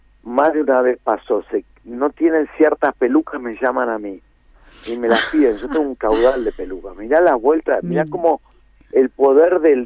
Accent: Victoria, Entre Ríos, Argentina; now in Colón, Argentina; y si ahí en Colón, yo pasé mi infancia en Victoria, aparte.

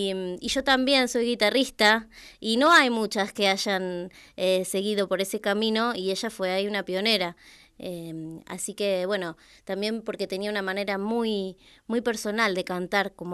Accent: Mar del Plata, Buenos Aires Province, Argentina; Yo vengo de Mar del Plata.

